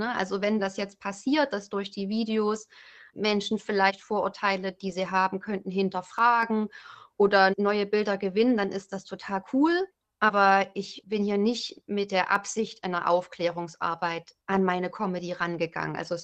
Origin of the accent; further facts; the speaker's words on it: Chemnitz, Saxony, Germany; Ich komme ursprünglich aus Chemnitz und da haben wir eben Nu, was einfach am Satzende als Bestätigung steht, so wie man in Norddeutschland vielleicht nech sagen würde.